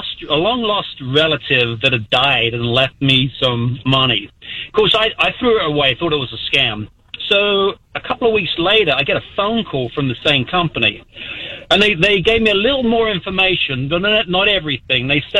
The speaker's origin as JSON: {"language": "English", "region": "London", "country": "United Kingdom"}